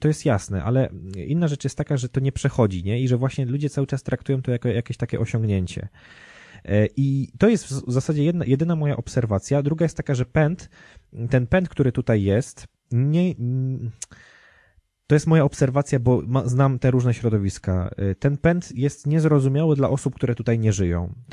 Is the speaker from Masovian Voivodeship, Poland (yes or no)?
yes; Radom, Masovian Voivodeship, Poland; Jestem z Radomia